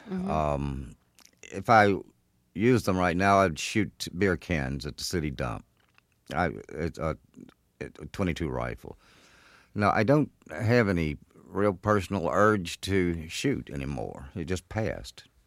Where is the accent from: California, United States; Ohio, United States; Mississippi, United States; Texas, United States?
Mississippi, United States; Clinton; I grew up in Clinton, Mississippi, which is right outside the state capital in Jackson.